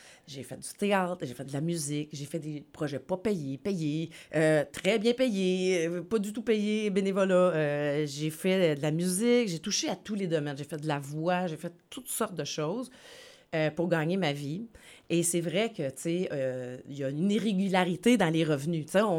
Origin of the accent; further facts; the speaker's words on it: Quebec, Canada; C'est parce qu'on est québécois. On n'est pas français, on n'est pas américain. On est québécois. On parle québécois.